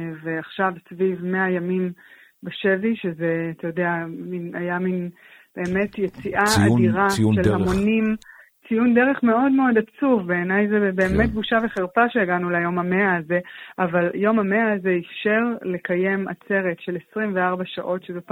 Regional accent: Nir Oz, Southern District, Israel; אני בת קיבוץ ניר עוז

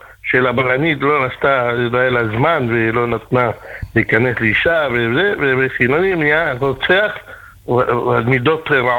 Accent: Argentina; Hebrew is a second language; moved away as an adult; now in Israel; אני עולה חדש מארגנטינה.

